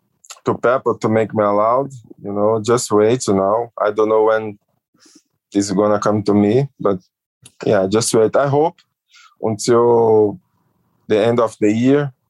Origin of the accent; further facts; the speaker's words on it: Rio de Janeiro, Brazil; English is a second language; Weather is like Rio de Janeiro, you know, it's always hot, beach, you know, I like, I feel my hometown.